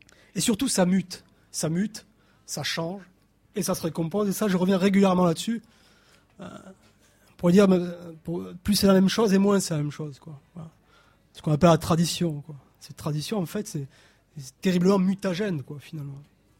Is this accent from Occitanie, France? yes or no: yes; Montauban, Occitanie, France; je n'habitais pas, je ne suis pas originaire de ces quartiers, moi je suis de Montauban, 50 km